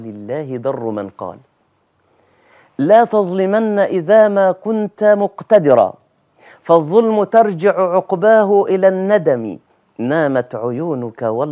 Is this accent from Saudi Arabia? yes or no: no; Egypt; باللغة العامية عندنا في مصر